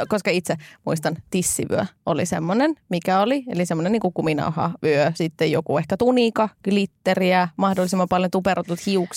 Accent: Turku, Southwest Finland, Finland; olin itse turkulainen alun perin

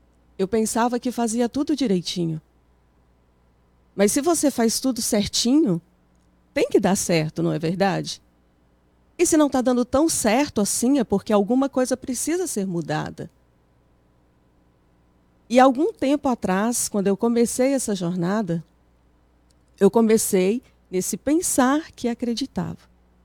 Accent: Timóteo, Minas Gerais, Brazil; sou de Timóteo

